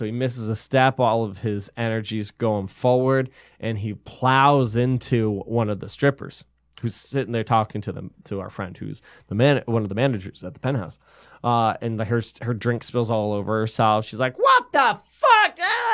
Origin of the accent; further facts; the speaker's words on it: Buxton, Maine, United States; I'm from Maine originally. And when people ask me where I'm from in Maine, I'll say Portland. I'm not from Portland. I'm from Buxton, which is near Portland, right?